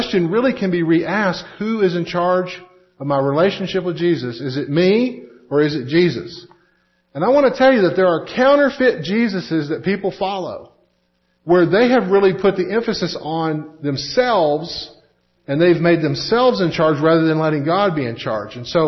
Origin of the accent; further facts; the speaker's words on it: Texas, United States; I mean, I'm a patriot. I grew up in Texas. I love America.